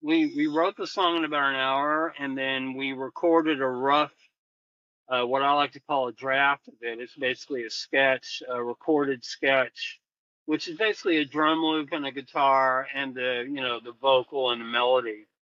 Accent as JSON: {"language": "English", "town": "Lubbock", "region": "Texas", "country": "United States", "said": "bonded with him because I'm from Lubbock and they're from Tulsa."}